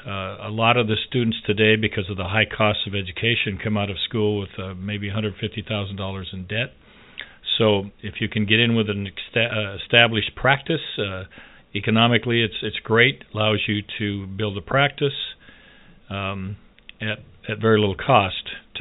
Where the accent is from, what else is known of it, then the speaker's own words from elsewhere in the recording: Puyallup, Washington, United States; I grew up in Puyallup, so I liked that part of the state